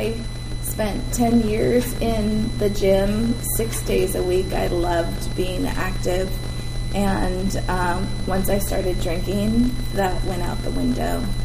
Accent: Whittier, California, United States; born there; I was actually born in Southern California. I was born in Whittier, California, just across the county line in LA County.

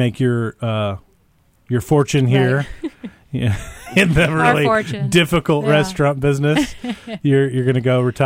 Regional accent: United States; As an American, we're not like, yes, beef cheek.

